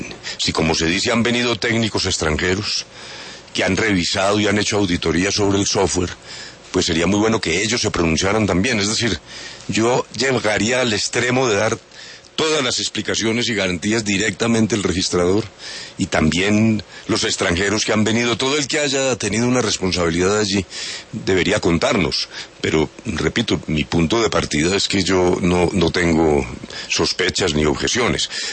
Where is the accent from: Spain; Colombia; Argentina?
Colombia; para nosotros como colombianos